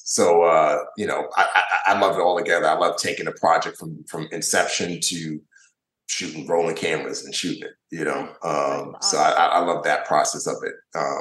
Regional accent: Nigeria; just like I was from Nigeria.

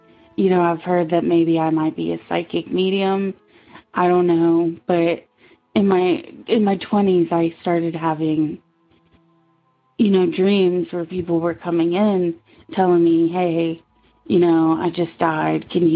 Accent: Virginia, United States; I'm from Virginia. I'm 33.

